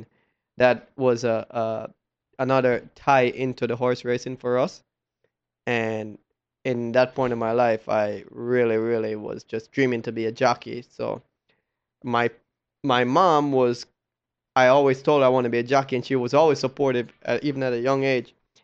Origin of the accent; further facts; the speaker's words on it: Kingston, Jamaica; I was born in Kingston, Jamaica, into a racing family.